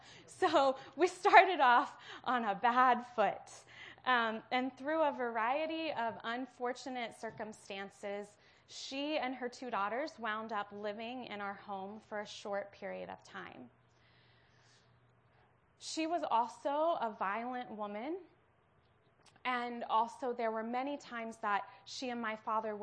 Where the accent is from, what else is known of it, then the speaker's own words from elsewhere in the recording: Hamilton, Ohio, United States; moved away as an adult; now in San Francisco, United States; Over 9 years ago, my husband and I moved from Cincinnati to San Francisco. We were both from Cincinnati. Actually, he's from Cincinnati, and I'm from a small town north of Cincinnati that my grandma calls Hamilton, Ohio.